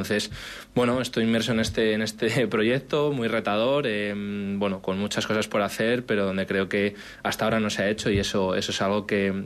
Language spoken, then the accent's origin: Spanish; Salamanca, Castile and León, Spain; empecé una etapa en Salamanca, que es de donde soy yo